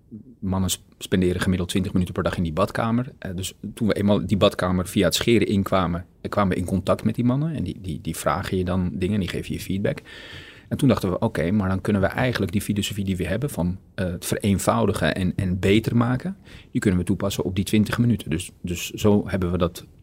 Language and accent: Dutch; Amsterdam, North Holland, Netherlands; born there; Het leuke is, ik ben geboren in Amsterdam